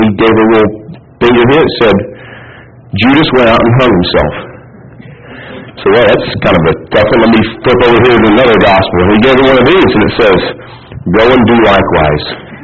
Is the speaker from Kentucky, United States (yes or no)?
yes; Kentucky, United States; if you don't know, I'm from Kentucky